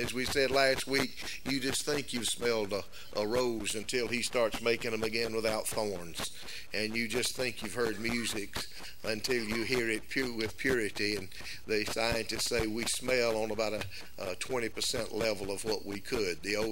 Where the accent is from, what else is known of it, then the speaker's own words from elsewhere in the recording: Greenville, South Carolina, United States; I was brought up in Greenville, South Carolina, and have fond memories of my childhood there.